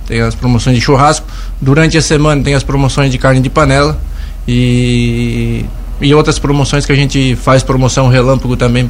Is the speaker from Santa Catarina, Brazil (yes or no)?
yes; Urussanga, Santa Catarina, Brazil; now in Lauro Müller, Brazil; Então, eu sou natural de Uruçanga, né? E a gente veio há um ano morar em Lauro Miller e estamos morando aqui.